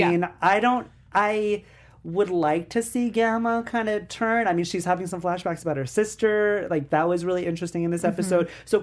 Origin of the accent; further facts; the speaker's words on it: New York, United States; I was like, I'm from New York, guys. I don't know what that is.